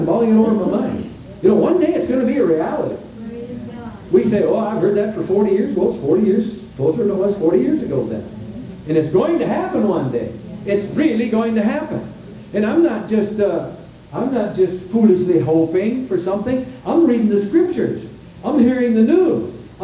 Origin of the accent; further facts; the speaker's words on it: Eau Claire, Wisconsin, United States; Or in the Eau Claire Daily Telegram, my hometown.